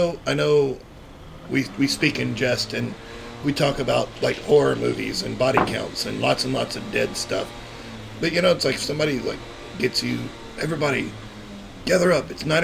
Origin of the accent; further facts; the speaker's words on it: Texas, United States; It used to be, because I'm from Texas, man.